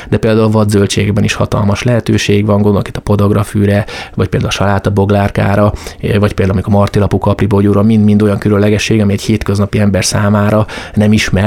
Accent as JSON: {"language": "Hungarian", "region": "Great Hungarian Plain", "country": "Hungary", "tie": "born there", "said": "de azért én azt gondolom, hogy egy picit azért alföldi születésű emberként"}